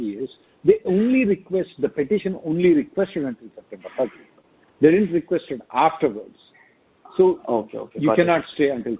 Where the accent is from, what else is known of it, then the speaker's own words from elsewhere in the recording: India; now in United States; I am one of the example. I came from India in H-4. I never got my H-4 approval.